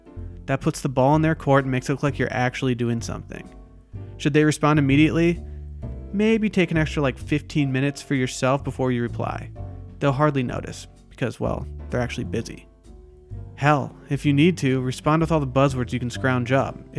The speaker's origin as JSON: {"language": "English", "town": "Harbor Springs", "region": "Michigan", "country": "United States", "said": "I'm from Harbor Springs, Michigan, a small town that resides 4 hours north of Detroit on Lake Michigan."}